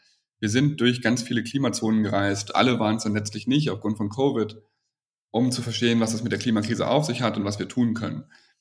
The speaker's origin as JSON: {"language": "German", "country": "Germany", "tie": "born or raised there", "said": "Ich bin am Rhein groß geworden."}